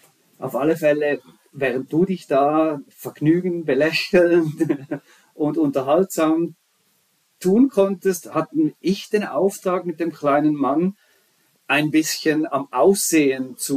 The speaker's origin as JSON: {"language": "German", "region": "Ticino", "country": "Switzerland", "said": "Und bei uns im Tessin, da isst man immer Polenta."}